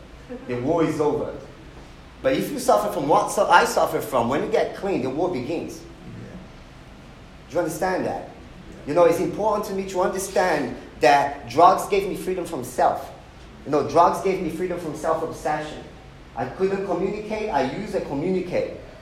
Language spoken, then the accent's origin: English; Rio de Janeiro, Brazil; as I said, I was born and raised in Rio.